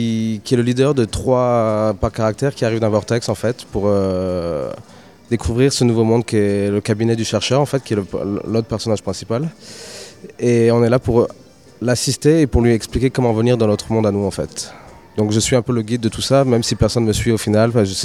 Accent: Nice, Provence-Alpes-Côte d'Azur, France; Et je viens de Nice, moi, personnellement.

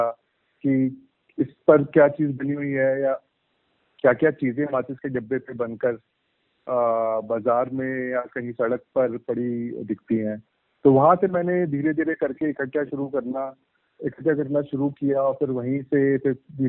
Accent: Delhi, India; दिल्ली का रहने वाला हूँ। फिलहाल 32 साल मेरी उम्र है

